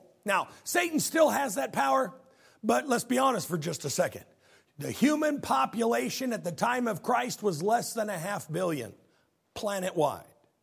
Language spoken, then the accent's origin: English; Illinois, United States; I think I'm from Illinois, and that's what we say.